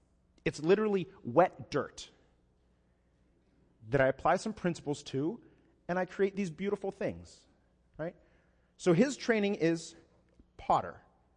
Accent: Youngstown, Ohio, United States; 20 miles north of where I grew up in Youngstown, Ohio

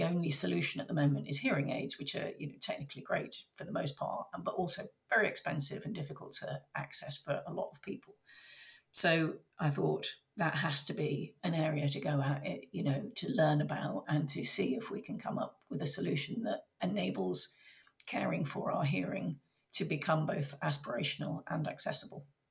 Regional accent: Midlands, United Kingdom; I'm a 56-year-old woman, so fairly unusual in a tech startup. I grew up in the Midlands in the UK as the youngest child of a family of four

